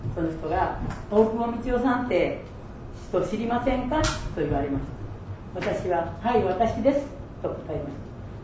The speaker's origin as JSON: {"language": "Japanese", "region": "Kagawa", "country": "Japan", "tie": "born there", "said": "私は四国の香川県で生まれました。"}